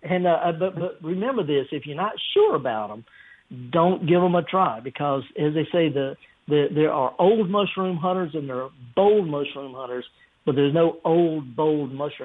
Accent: Mississippi Delta, United States; I'm from the Delta, and we have pawpaw trees in my great-grandmother's garden

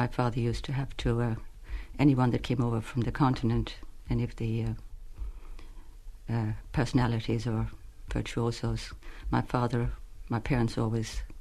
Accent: Kildare, Ireland; born there; I was born in the Curragh, yes, yeah.

